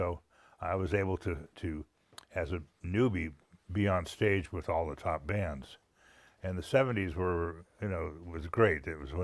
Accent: San Jose, California, United States; Well, it was amazing. I grew up in San Jose, California.

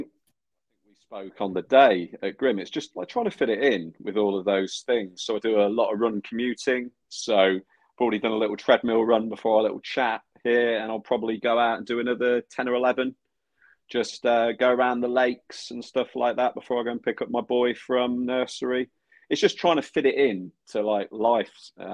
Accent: Leicester, East Midlands, United Kingdom; now in Reading, United Kingdom; I'm 38 years old. I'm originally from Leicester.

